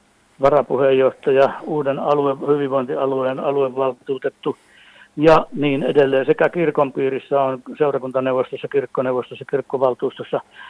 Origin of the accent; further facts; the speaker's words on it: Ludvika, Dalarna County, Sweden; born there; minähän olen muuten sillä puolella syntynyt. Mä olen syntynyt Ludvikassa Taalaimaalla.